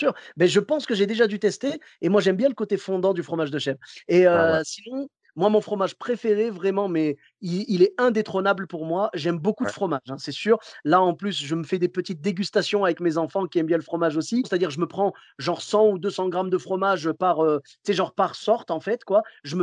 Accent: Clermont-Ferrand, Auvergne-Rhône-Alpes, France; Moi, je viens de Clermont-Ferrand, tu sais, là-bas, c'est le pays du bleu d'Auvergne.

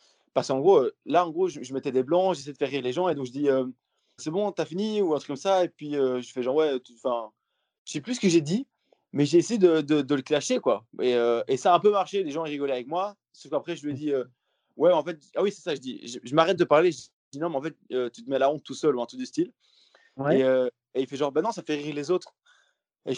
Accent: Wallonia, Belgium; je suis belge en fait

